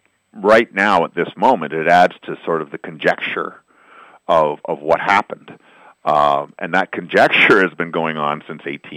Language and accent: English; Ontario, Canada; No, I'm from Southern Ontario